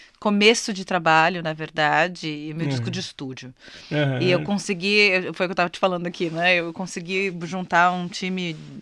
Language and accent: Portuguese; Santos, São Paulo, Brazil; now in São Paulo, Brazil; Eu sou eu nasci em Santos. Minha família é do Rio, mas eu morei em Santos a vida toda. E com uns 16, 17 anos eu fui morar em São Paulo.